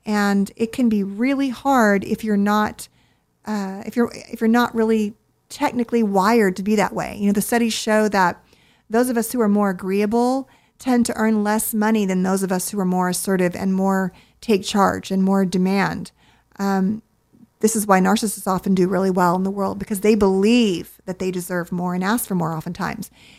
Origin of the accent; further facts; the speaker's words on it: Southern United States, United States; growing up in the South and being a girl, I was socialized to be pleasant and be nice and be kind.